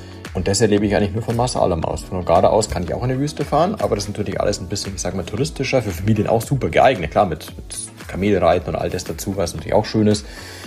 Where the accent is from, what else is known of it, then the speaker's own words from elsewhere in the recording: Munich, Bavaria, Germany; ich komme aus München